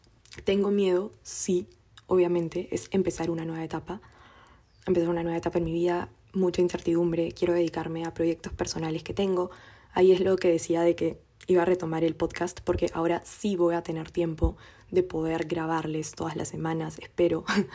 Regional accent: Lima, Peru; moved away; una de las razones por las que yo me fui de Lima es porque sentía que no encajaba en ningún lugar

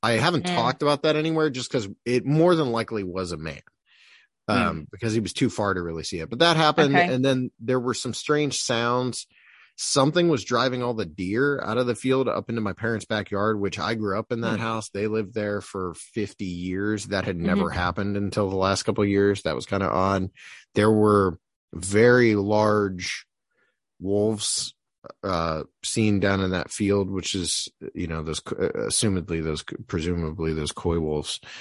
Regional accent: Ohio, United States; I grew up in Northeast Ohio

